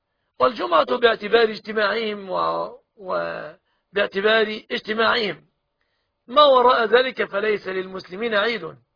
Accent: Egypt; أن يحفظ بلادنا مصر آمنة مطمئنة من كل مكروه وسوء

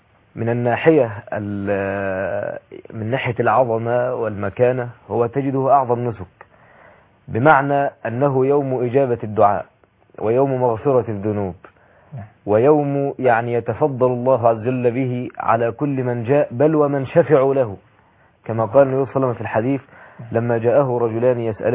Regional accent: Egypt; وأنا من مصر

